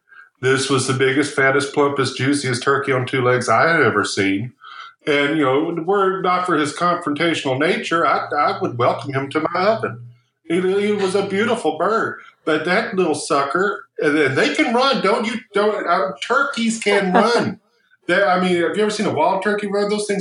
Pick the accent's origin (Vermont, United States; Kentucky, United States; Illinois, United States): Kentucky, United States; I had a call from a lady in Radcliffe, Kentucky, which is oddly like a skip and a jump from where I grew up in Kentucky. We shopped all the time at the Kmart in Radcliffe.